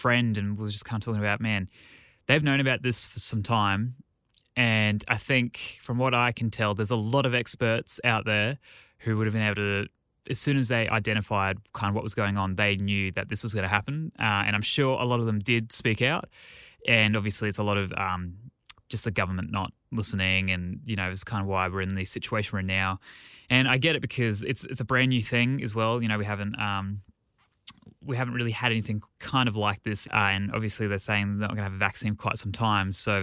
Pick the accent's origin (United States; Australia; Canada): Australia; as an Australian.